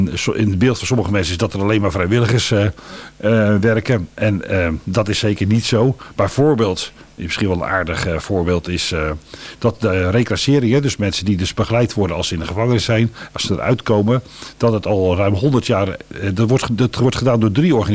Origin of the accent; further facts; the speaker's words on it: Alphen aan den Rijn, South Holland, Netherlands; also born or lived in Zeeland; now in Moerkapelle, Netherlands; Nee, van origine kom ik uit Alphen aan de Rijn. Daar ben ik opgegroeid.